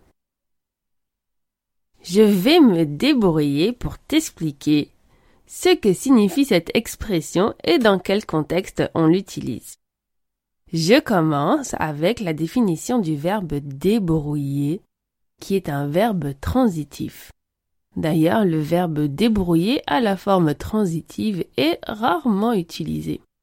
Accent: France; accent: French; Je le dis avec mon super accent français.

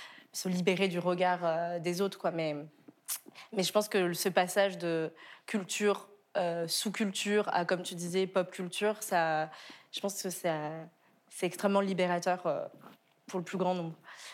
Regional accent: Île-de-France, France; J'ai grandi dans le 95

